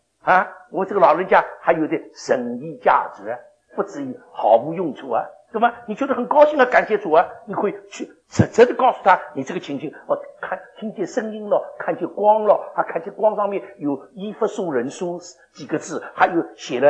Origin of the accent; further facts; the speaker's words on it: China; 这个我们中国人有的时候不如他们呢，对不对啊？我们不如他们，所以我们要慢慢的要学。